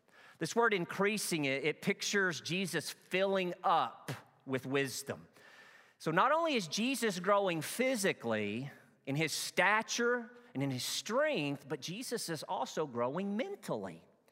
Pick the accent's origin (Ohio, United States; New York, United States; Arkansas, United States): Arkansas, United States; I grew up in Northeast Arkansas. Out in the country, cotton fields all around our plot of land.